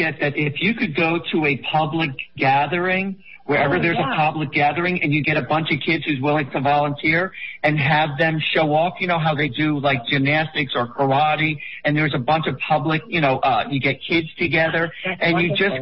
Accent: South Africa; I'm from South Africa.

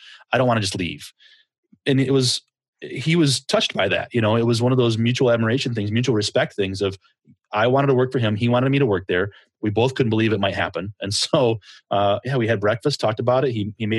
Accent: Kalamazoo, Michigan, United States; I'm from Kalamazoo. How does this work?

